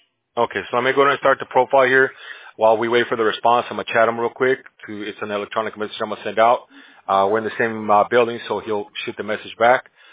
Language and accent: English; Bolivia; first language Spanish; English is a second language; now in United States; So I'm from Bolivia, man, so I speak Spanish too, but I got an accent, though.